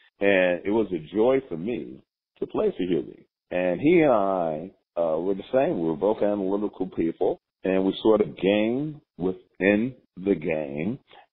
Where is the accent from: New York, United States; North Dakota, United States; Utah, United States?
New York, United States; Brooklyn; And I am the city. I'm from Brooklyn. I am New York City.